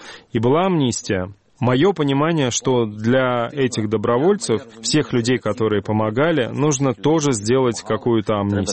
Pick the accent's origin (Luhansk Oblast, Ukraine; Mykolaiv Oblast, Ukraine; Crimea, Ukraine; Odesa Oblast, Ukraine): Mykolaiv Oblast, Ukraine; Mykolaiv; Если это мой родной город Николаев